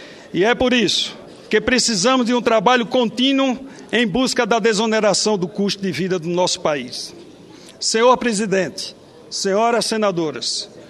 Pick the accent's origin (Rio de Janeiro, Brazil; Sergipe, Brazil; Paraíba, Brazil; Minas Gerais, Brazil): Sergipe, Brazil; o desejo de contribuir para o crescimento e desenvolvimento do povo da minha terra, Sergipe, Brasil.